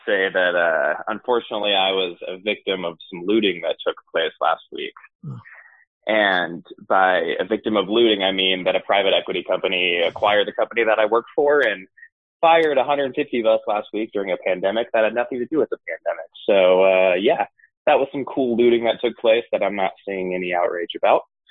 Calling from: Salt Lake City, Utah, United States; from Salt Lake City.

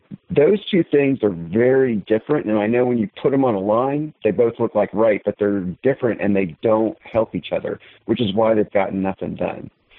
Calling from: Kentucky, United States; from Kentucky Four.

